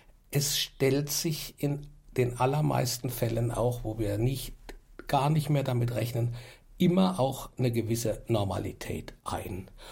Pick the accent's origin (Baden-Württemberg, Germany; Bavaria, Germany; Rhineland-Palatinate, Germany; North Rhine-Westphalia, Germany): Rhineland-Palatinate, Germany; Landau in der Pfalz; ich komme aus Landau in der Pfalz